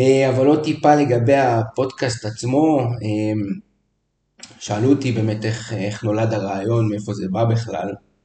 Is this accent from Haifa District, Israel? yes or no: no; Nahariya, Northern District, Israel; גדלתי בנהריה, בן 35